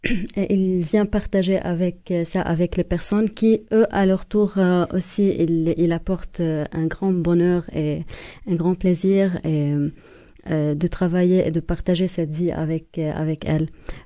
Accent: Lebanon; now in France; Je suis libanaise

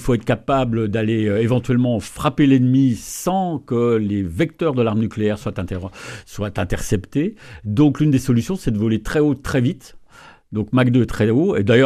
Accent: France; Nous sommes français, donc on a une vision un peu des fois franco-française.

